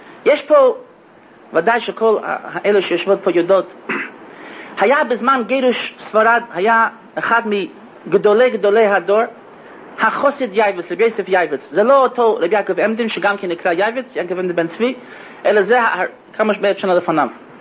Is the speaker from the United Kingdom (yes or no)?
no; United States; אני מכירים מהרי שלי שאני אמריקאי, אני בתור אמריקאי אני אומר